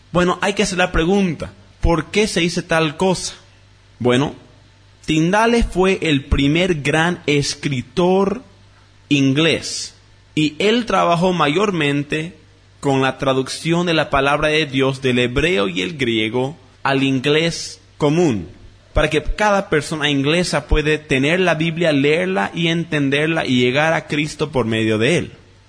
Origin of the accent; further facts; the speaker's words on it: Bolivia; nos importa mucho a nosotros como bolivianos, nos importa mucho a nosotros como evangélicos